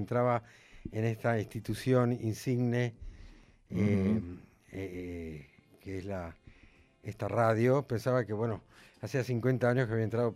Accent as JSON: {"language": "Spanish", "region": "Buenos Aires", "country": "Argentina", "said": "como buen porteño de mierda"}